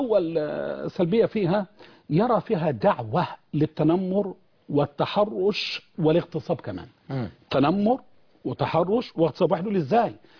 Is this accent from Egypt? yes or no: yes; Egypt; عندنا في مصر